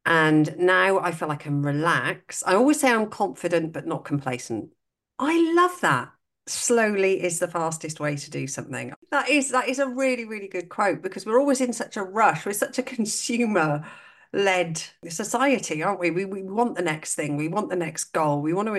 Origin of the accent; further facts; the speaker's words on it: United Kingdom; we are British.